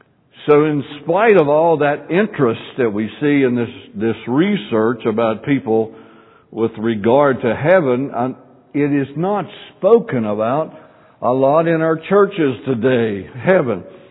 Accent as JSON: {"language": "English", "region": "West Virginia", "country": "United States", "said": "or West Virginia, this is heaven. I used to say, I'm from Greenbrier County, that's God's country, that's heaven."}